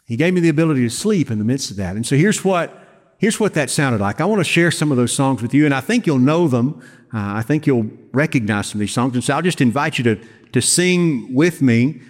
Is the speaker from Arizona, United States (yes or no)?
no; Arkansas, United States; I had a gun in my truck, because I'm from Arkansas, right?